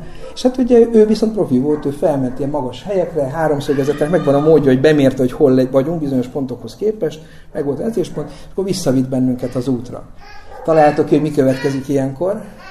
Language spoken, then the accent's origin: Hungarian; Eger, Heves, Hungary; Én egri gyerek vagyok, azt mondtam is nektek, a Bükk mellett nőttem fel